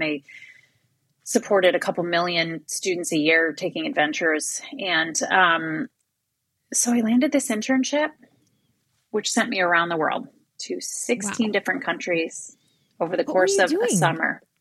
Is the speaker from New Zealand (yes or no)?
no; Midwest, United States; I grew up in the Midwest.